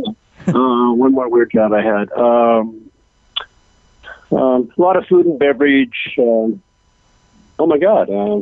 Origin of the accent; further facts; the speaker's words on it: Santa Monica, California, United States; So I did wind up in Venice Beach, California, my hometown, Santa Monica, surfing, Dogtown, et cetera, California boy.